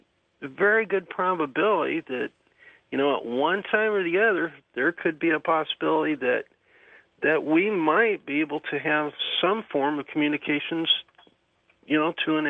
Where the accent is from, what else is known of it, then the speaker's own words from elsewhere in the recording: Nesbitt, Mississippi, United States; I'm from Nesbitt, Mississippi, the home of WREC in Memphis.